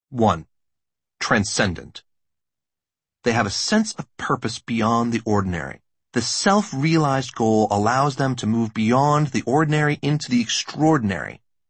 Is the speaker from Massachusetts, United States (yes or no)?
yes; Boston, Massachusetts, United States; I grew up near Boston and live there now.